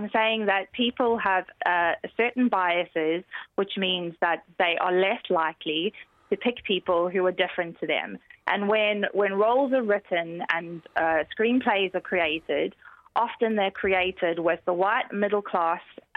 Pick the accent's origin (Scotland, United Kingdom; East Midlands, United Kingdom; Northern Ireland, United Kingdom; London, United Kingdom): Northern Ireland, United Kingdom; we come from Northern Ireland and we positively discriminate all the time, and it works.